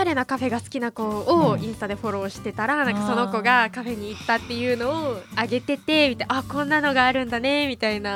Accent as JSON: {"language": "Japanese", "region": "Hiroshima", "country": "Japan", "tie": "born or raised there", "said": "その生まれてから広島に住んでたら当たり前と思って過ごしてきてるけど"}